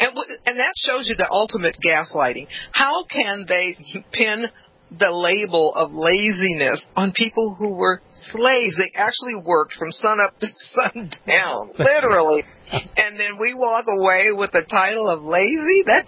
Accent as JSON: {"language": "English", "town": "Los Angeles", "region": "California", "country": "United States", "tie": "born or raised there", "said": "When I grew up, I grew up in South Central, it was two parents, went to church, lawns were manicured, the whole bit."}